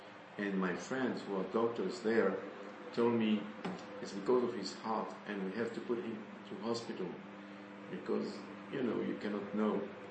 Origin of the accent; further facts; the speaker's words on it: Grenoble, Auvergne-Rhône-Alpes, France; English is a second language; In my hometown in Grenoble